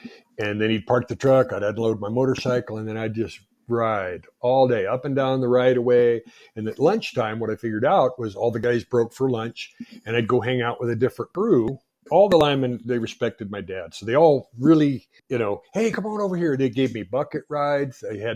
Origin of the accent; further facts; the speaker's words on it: Miami, Florida, United States; I grew up in Miami, Florida. I lived there for the first 18 years of my life.